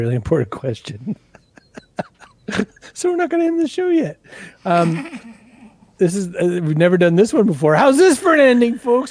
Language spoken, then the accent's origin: English; Augusta, Maine, United States; I was born and raised in around Augusta, Maine, and one of the things that happened was there was a community farm plot.